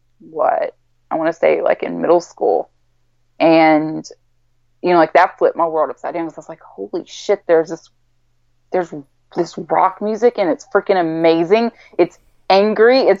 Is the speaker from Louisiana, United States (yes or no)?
yes; Louisiana, United States; I'm from Louisiana, from the South in the States.